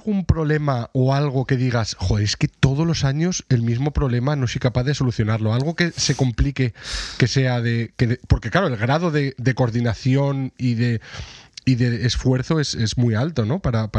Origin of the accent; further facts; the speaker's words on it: Salamanca, Castile and León, Spain; voy a Salamanca, que es de donde soy yo